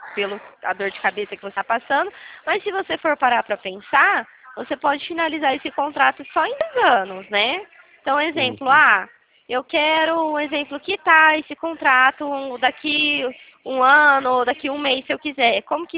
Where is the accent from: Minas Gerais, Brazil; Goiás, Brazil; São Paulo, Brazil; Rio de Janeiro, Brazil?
São Paulo, Brazil; Dracena; Eu sou aqui de Dracena, região de Prudente.